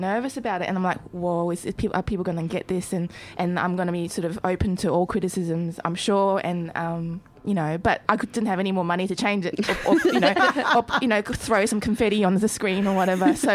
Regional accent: New Zealand; I joked about being the token Asian chick on Neighbours since I was five or six, because I grew up in New Zealand.

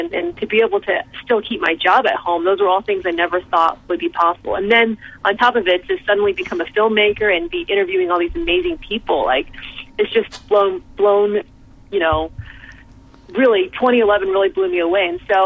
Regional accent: San Francisco, California, United States; I'm from San Francisco, you know, my partner and I are traveling.

